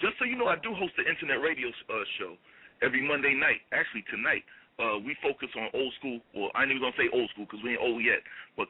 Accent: New York, United States; now in -; Well, I'm from New York, right outside of the Bronx.

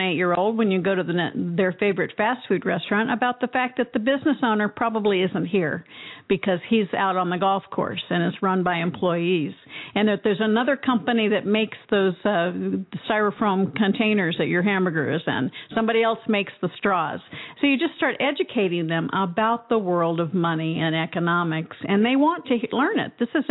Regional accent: Arizona, United States; right here in my hometown, my home state, Arizona

